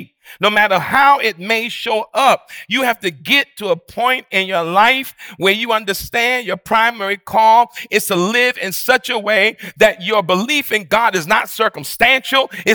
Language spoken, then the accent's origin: English; New York, United States; I remember in North Carolina one year, and I'm from New York, so this is the wildest thing.